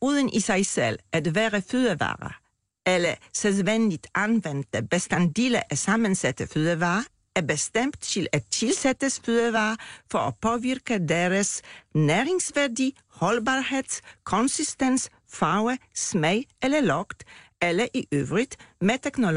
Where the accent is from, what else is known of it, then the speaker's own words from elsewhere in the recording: Poland; accent: Polish; Danish is a second language; now in Denmark; for jeg oprindeligt kommer fra Polen.